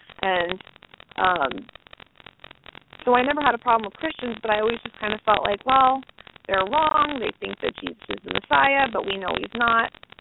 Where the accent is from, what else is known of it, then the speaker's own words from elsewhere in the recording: New York, United States; Well, being Jewish, I was born and raised in New York and born and raised as a Reformed Jew.